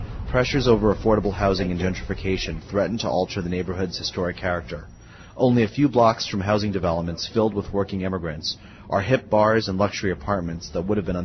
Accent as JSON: {"language": "English", "region": "New York", "country": "United States", "tie": "born or raised there", "said": "I was born in Manhattan, and I spent the first few years of my life on the Lower East Side, on Rucker Street."}